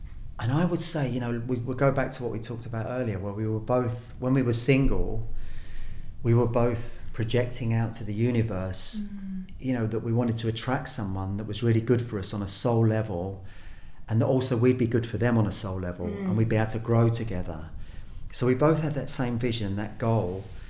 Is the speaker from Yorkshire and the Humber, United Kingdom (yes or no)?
no; Balham, London, United Kingdom; We are two Londoners. I'm from Balham, West London.